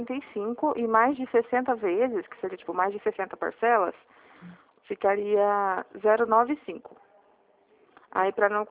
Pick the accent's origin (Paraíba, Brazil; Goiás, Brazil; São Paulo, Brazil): São Paulo, Brazil; Dracena; Eu sou do interior de São Paulo, Dracena, minha cidade.